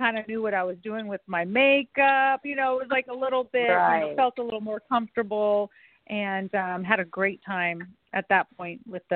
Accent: California, United States; I was living here at the time. So but I grew up in Northern California.

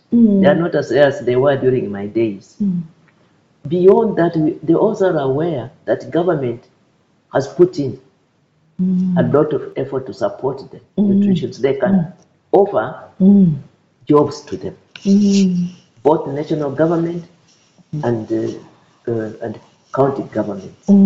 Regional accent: Busia, Kenya; I went to my own community, and I come from Busia there

